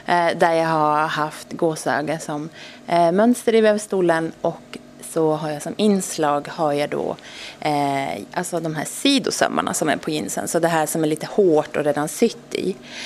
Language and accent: Swedish; Åland, Finland; jag ser både på mig och mitt hantverk som ett slags ambassadörskap för min hemö då, Åland.